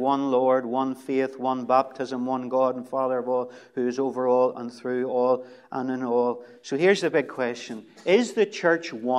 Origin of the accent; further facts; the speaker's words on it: Belfast, Northern Ireland, United Kingdom; I was born in East Belfast, brought up in East Belfast, Protestant home, loyalist, real zealot, unionist when I was younger